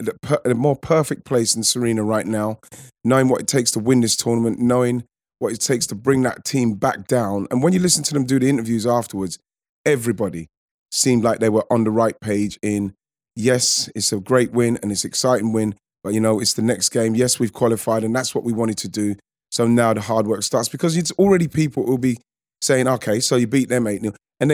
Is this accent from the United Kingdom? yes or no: yes; England, United Kingdom; I said, fuck it, it doesn't matter because like we're English.